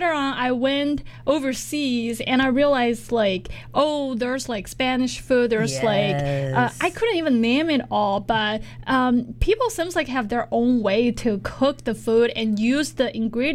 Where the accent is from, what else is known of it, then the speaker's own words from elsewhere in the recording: Sichuan, China; English is a second language; When I went overseas the first time, because I'm from Sichuan and I eat super spicy food.